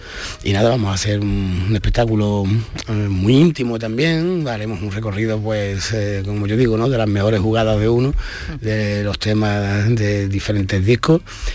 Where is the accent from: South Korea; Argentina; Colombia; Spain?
Spain; Estepona, Andalusia; ni de Málaga, ni de Estepona, que es mi pueblo